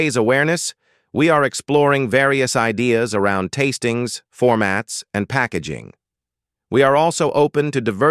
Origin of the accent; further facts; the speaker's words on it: Paris, Île-de-France, France; also born or lived in Bordeaux / California; Although I was born in Bordeaux, I spent a large part of my youth in Paris and the United States, particularly in California, where I lived for a year at the age of 16.